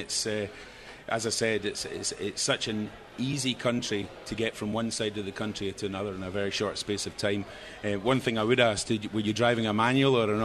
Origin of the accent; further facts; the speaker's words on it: Glasgow, Scotland, United Kingdom; born there; also born or lived in California, United States / Florida, United States; I was born in Glasgow, yeah.